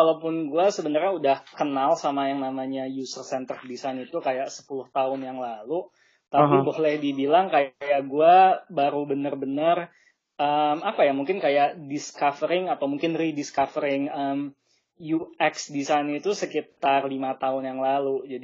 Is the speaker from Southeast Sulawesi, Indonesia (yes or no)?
no; Bandung, West Java, Indonesia; moved away as an adult; now in Berlin, Germany; Gue sendiri sih asalnya dari Bandung sebenarnya. Gue pindah ke Eropa tuh sekitar 10 tahun yang lalu. Jadi gue awalnya pindah ke Eropa untuk kuliah.